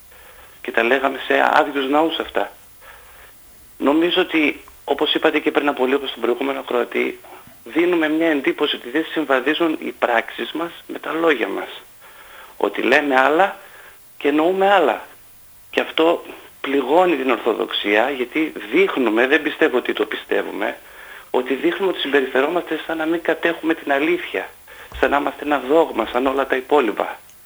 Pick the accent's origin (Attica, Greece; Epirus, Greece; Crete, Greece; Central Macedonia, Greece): Central Macedonia, Greece; Thessaloniki; είμαι από Θεσσαλονίκη